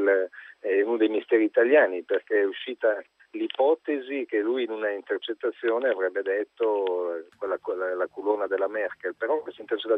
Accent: Milan, Lombardy, Italy; Sono milanese.

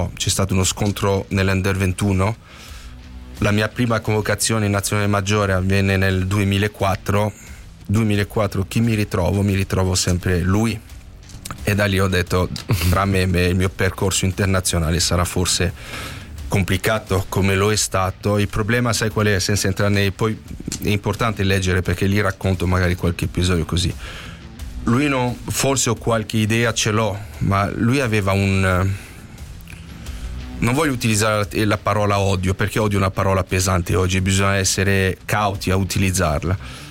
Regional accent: France; Italian is a second language; non ho mai rinnegato le mie origini, perché sono francese, fiero di esserlo, però calcisticamente, obiettivamente, sono più italiano che francese

